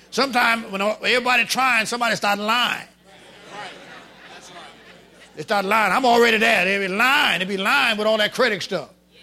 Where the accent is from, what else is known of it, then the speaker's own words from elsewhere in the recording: Darrow, Louisiana, United States; I said, I come from Darrow. He said, what is that? I said, way back by the Mississippi River.